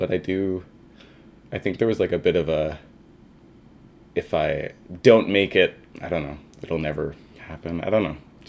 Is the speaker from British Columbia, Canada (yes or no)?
yes; Surrey, British Columbia, Canada; I grew up kind of like North Surrey, which is a suburb, and it's a bit of a quote unquote rougher area